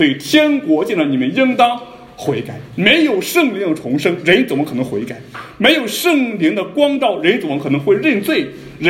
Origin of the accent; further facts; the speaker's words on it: China; 那我们生在中国，我们是中国人